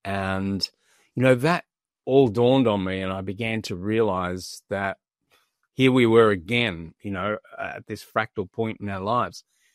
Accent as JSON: {"language": "English", "town": "Melbourne", "region": "Victoria", "country": "Australia", "tie": "born there", "said": "my parents were German and I was the very first child that was actually born in another country. I was born in Australia in Melbourne."}